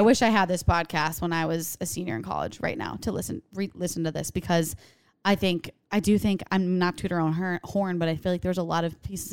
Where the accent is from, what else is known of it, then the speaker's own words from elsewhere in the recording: New York, United States; So we're from New York, you know, busy streets, lots of walking and a lot of Uber rides.